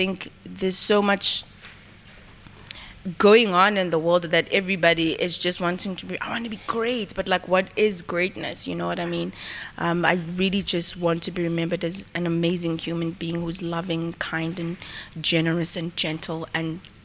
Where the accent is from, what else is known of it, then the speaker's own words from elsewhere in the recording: Ladysmith, KwaZulu-Natal, South Africa; moved away; also born or lived in Gauteng; A Ladysmith. But then I came to Gauteng.